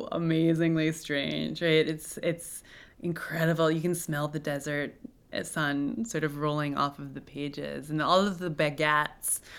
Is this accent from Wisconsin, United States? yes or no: no; Cooperstown, New York, United States; I'm from Cooperstown, New York. James Fenimore Cooper is our first frontier great novelist in America.